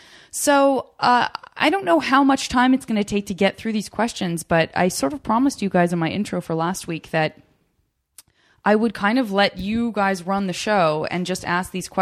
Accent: Arizona, United States; I'm from Arizona and sort of, it's just like everybody's all in one weird city or whatever.

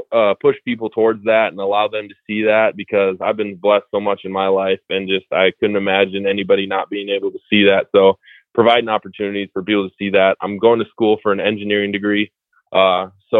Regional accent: Minnesota, United States; growing up in Minnesota, I don't know why I was always a Wisconsin fan

